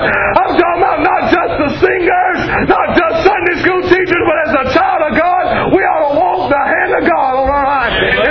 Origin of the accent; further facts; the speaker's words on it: Georgia, United States; And I know that ain't correct English, but I'm from Georgia, so.